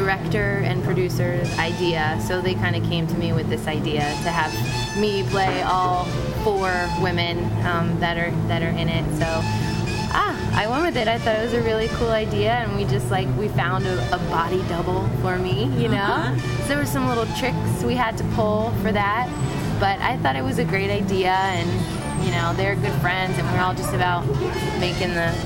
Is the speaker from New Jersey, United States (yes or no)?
yes; New Jersey, United States; moved away as an adult; also born or lived in Colorado; No, I'm a Jersey girl.